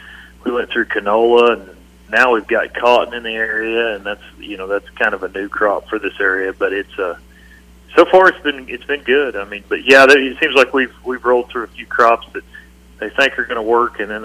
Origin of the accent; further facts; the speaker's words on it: Fargo, Oklahoma, United States; Yeah, you know, I actually am from Western Oklahoma. I grew up in Fargo, Oklahoma. Graduated there in 96